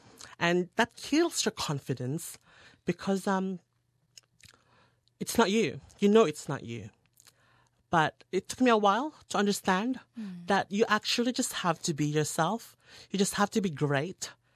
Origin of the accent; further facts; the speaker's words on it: Philippines; accent: Filipino; And because my Filipino accent was very strong.